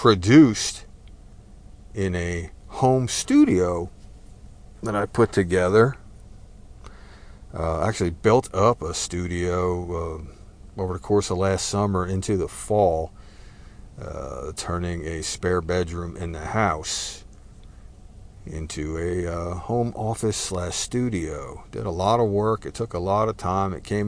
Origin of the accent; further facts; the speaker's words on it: New Jersey, United States; now in Texas, United States; Fair warning, I am Texan by choice, but I was raised in New Jersey.